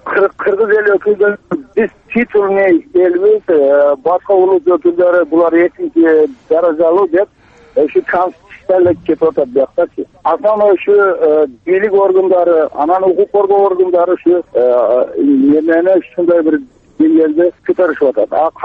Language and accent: Kyrgyz; Osh, Osh Region, Kyrgyzstan; Мен Ошто туулуп өскөнмүн.